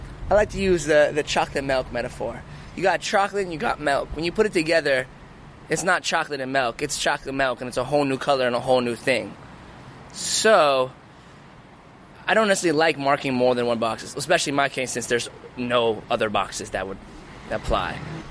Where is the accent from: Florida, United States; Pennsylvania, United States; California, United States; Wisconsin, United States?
California, United States; You know, we grew up in Southern California, you know, near, like, large Latino populations.